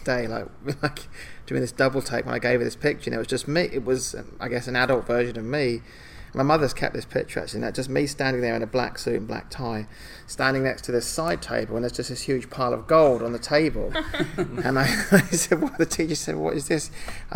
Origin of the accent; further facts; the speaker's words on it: London, United Kingdom; I was born and raised in London, so I've been around people that would work in the City of London stock market.